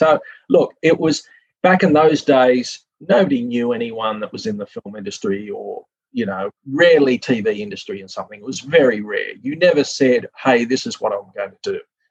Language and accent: English; Australia; I was just … from Australia, just turned 22, getting on the pay phones that you used to have